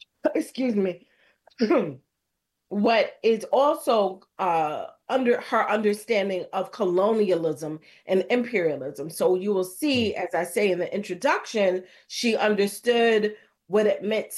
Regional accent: Barbados; Yes, growing up in Barbados, going to primary school in Barbados.

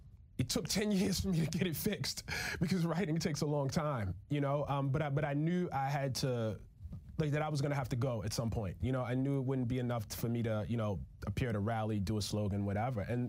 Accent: United States; And the thing I say is, I'm an American.

